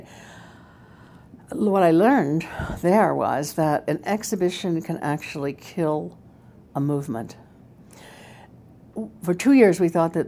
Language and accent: English; United States; So it's pretty clear to an American, even disguised as a Brit as I was